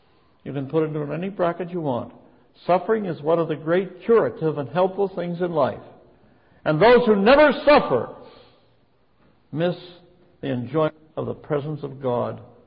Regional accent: Pennsylvania, United States; I don't get very much into the big football games, but I was raised very near Pittsburgh.

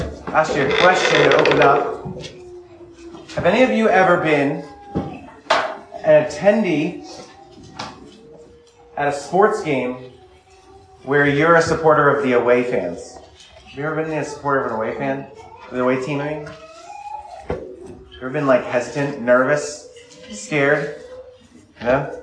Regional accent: United States; you know, I'm an American.

